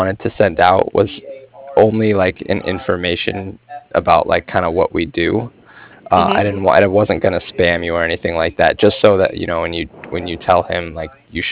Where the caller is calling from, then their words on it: Cardiff, Wales, United Kingdom; I'm calling from Cardiff